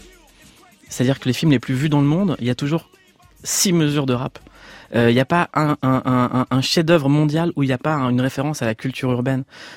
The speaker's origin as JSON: {"language": "French", "town": "Noisy-le-Sec", "region": "Île-de-France", "country": "France", "tie": "born or raised there", "said": "Moi, quand j'ai grandi à Noisy-le-Sec, les grands de mon quartier, c'était des puits de savoir."}